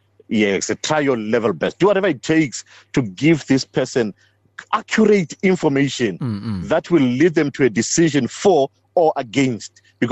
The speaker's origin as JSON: {"language": "English", "country": "Botswana", "said": "I came from Botswana to South Africa to go and preach."}